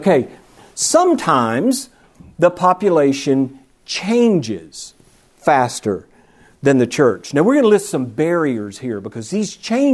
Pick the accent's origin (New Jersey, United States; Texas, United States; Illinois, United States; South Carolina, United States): South Carolina, United States; Chester; Now, when I was growing up in Chester, South Carolina, probably like when you were growing up, wherever you grew up, people of different faiths were the Methodists and the Presbyterians, right? I mean, Chester, South Carolina, we didn't even have Catholics.